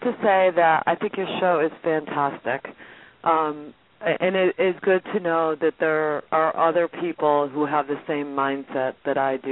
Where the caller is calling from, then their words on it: Massachusetts, United States; I'm calling from Massachusetts.